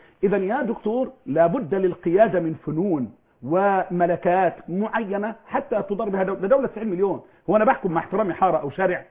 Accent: Mansoura, Dakahlia, Egypt; انا اعرف ولد من المنصورة من عندنا كان حرامي

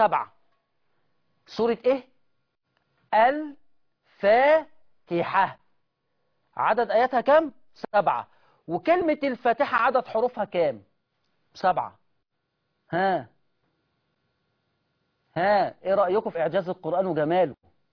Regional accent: Egypt; أن يرفع عن أهل الإسلام وعن بلدنا مصر هذا الوباء والبلاء

